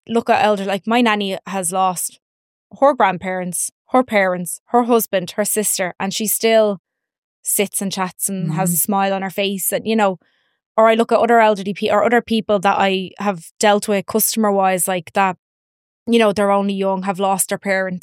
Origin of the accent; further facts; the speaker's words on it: Dublin, Leinster, Ireland; like I'm from Dublin